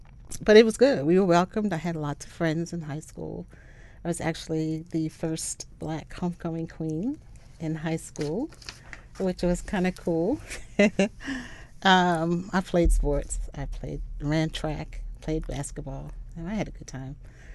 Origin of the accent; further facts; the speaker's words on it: Camden, New Jersey, United States; born there; I was born in Camden, New Jersey. It's actually South Jersey. People usually are familiar with Atlantic City, that area.